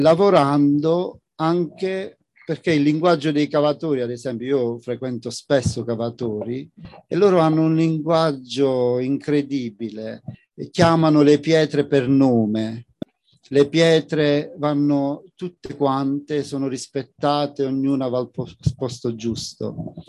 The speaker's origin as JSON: {"language": "Italian", "town": "Altamura", "region": "Apulia", "country": "Italy", "tie": "born or raised there", "also_born_or_lived": "Turin", "said": "io sono nato a Torino, ma i primi anni di adolescenza ad Altamura, la città, oggi la città è diventata grande, zona industriale"}